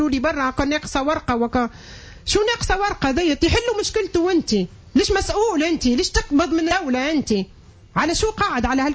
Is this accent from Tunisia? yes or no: yes; Tunisia; now in Syria; صرنا احنا التوانسة توا مقيمين في سوريا كنت ندخل بالهوية انا تونسية